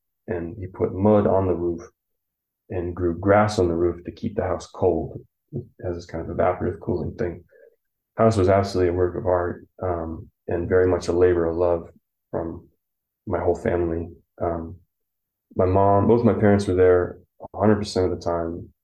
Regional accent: Chico, California, United States; born there; also born or lived in Paradise; I was born in 1984 in Chico, California, which is just a couple hours northeast of here.

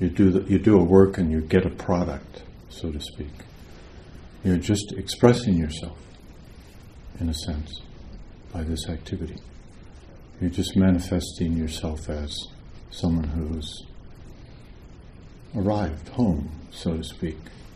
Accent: Wisconsin, United States; I'm originally from Wisconsin

